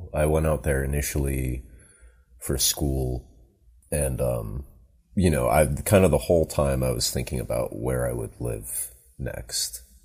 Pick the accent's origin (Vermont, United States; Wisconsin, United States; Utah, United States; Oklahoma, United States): Vermont, United States; now in New York, United States; Home base is Vermont. I kind of moved around a lot as a kid.